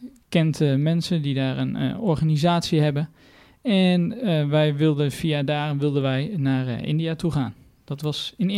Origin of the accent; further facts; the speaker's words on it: IJsselmuiden, Overijssel, Netherlands; ik ben 22, ik kom uit IJsselmuiden